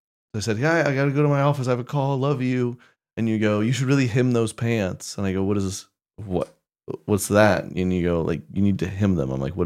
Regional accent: Oklahoma, United States; dude, I'm from Oklahoma. Dude, I lived in basically a gated neighborhood.

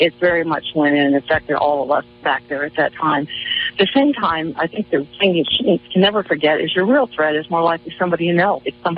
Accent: Washington, District of Columbia, United States; I grew up in Washington, D.C., where I was kind of interested in politics and news, and I moved out to Minnesota

